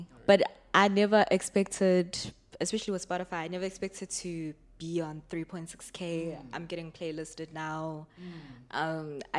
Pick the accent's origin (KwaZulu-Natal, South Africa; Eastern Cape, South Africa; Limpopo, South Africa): KwaZulu-Natal, South Africa; Durban; I am from Durban. Born and raised in Durban. All my life. Born and bred in Durban, particularly in Pinetown, which is like a small town. It's just a middle class small town.